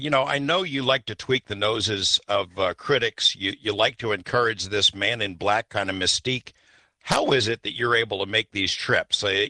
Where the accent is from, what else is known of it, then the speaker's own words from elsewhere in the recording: Nevada, United States; here in my home state of Nevada